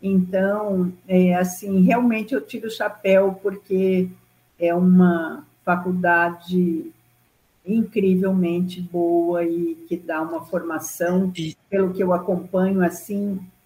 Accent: Ribeirão Preto, São Paulo, Brazil; also born or lived in Minas Gerais; now in São Paulo, Brazil; Eu sou nascida no, numa cidadezinha no sudoeste de Minas e fui criada em Ribeirão Preto.

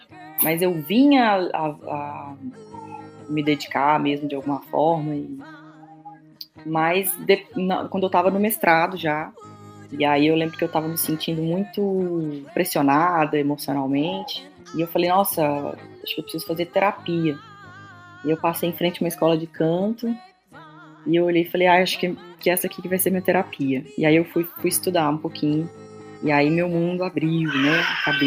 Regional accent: Contagem, Minas Gerais, Brazil; que eu sou mineira, né, sou lá de Contagem

